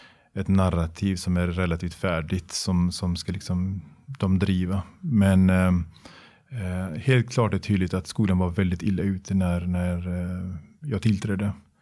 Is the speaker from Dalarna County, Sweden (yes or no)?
no; Gothenburg, Västra Götaland County, Sweden; jag är uppvuxen i Biskopsgården själv. Jag har gått på den skolan en gång i tiden själv